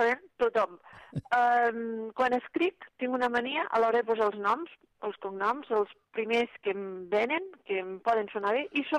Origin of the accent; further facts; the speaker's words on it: Torrelameu, Catalonia, Spain; Bé, jo sóc noia de poble, sóc de Torrelameu, de la Noguera, i evidentment no me n'acabo de desprendre mai, ni ho vull fer